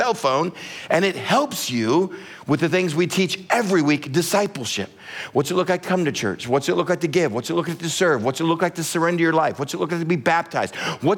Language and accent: English; Texas, United States; That was my whole livelihood as an elementary kid growing up in Texas.